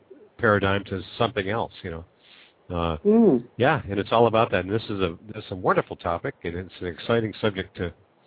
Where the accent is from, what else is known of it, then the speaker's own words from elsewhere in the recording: United States; from America.